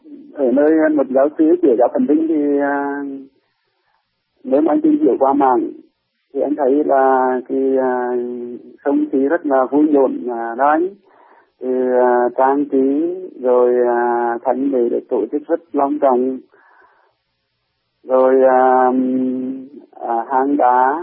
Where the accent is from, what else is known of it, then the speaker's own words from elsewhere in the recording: Nghệ An, Vietnam; Em là quê em ở Nghệ An và em đang phục vụ một giáo xứ ở Nghệ An.